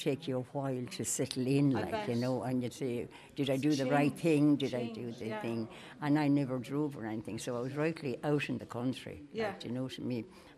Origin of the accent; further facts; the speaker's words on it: Callan, Leinster, Ireland; I'm from Callan. I lived about 3 miles out from Callan, like, you know what I mean?